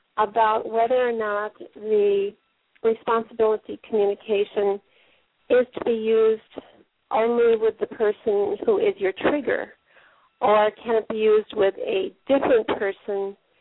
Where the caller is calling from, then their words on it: Missouri, United States; from Missouri